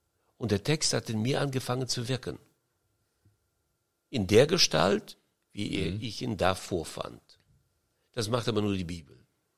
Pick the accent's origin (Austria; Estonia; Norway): Estonia; moved away; ich komme ja aus Estland, von den dortigen Evangeliums-Christen-Baptisten-Gemeinden und dann später Methodisten-Gemeinden.